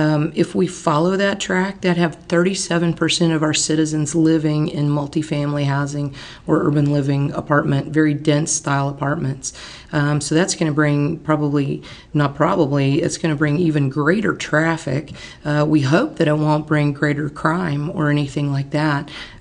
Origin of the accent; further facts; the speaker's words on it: Austin, Texas, United States; also born or lived in Dallas; My husband's a Dallas boy. I grew up in Austin, so we're Texas natives.